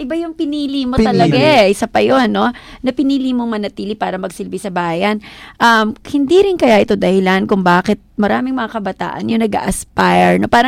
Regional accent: Ilocos Region, Philippines; Favorite ko sa Ilocana ako.

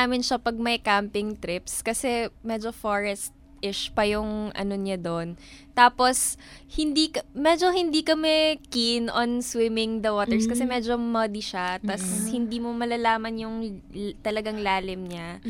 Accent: Eastern Visayas, Philippines; Cebuano. I mean, unlike dun sa ibang parts ng Leyte na Waray, Cebuano kami.

